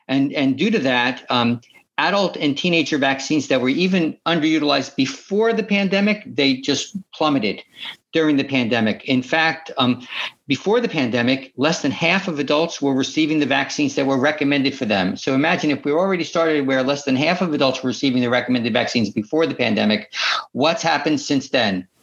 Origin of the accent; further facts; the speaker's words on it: Fort Bragg, North Carolina, United States; born there; I was born in North Carolina. I'm not sure you can hear it in my accent, but I love your state. It's where I was born. My father was in the service, and so I'm an Army brat in North Carolina.